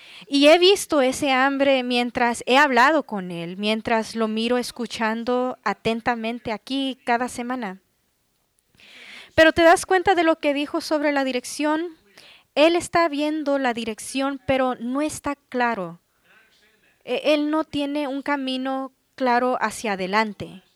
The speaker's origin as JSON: {"language": "Spanish", "town": "Jones Creek", "region": "Texas", "country": "United States", "tie": "born or raised there", "said": "Yo crecí en Jones Creek."}